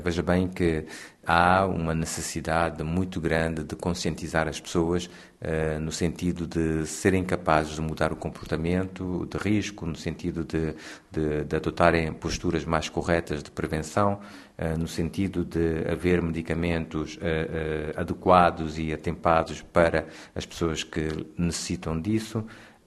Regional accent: Bissau, Guinea-Bissau; Eu sou natural de Bissau, República da Guiné-Bissau, um dos países africanos de expressão portuguesa.

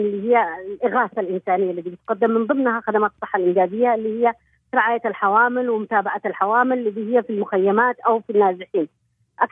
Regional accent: Yemen; إحنا عندنا في اليمن يعتبر نوع من الوصمة للمرأة

